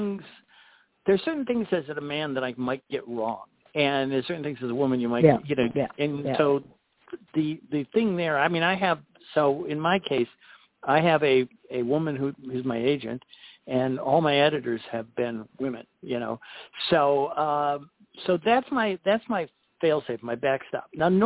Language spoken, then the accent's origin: English; Cleveland, Ohio, United States; More than just Ohio, because I'm from Cleveland, Ohio